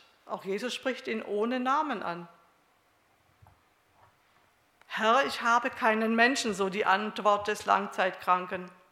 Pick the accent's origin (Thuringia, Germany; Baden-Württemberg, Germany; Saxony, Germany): Baden-Württemberg, Germany; Stuttgart; born there; Manche wissen ja, dass ich gebürtige Stuttgarterin bin und zu meiner Heimat ja auch stehe.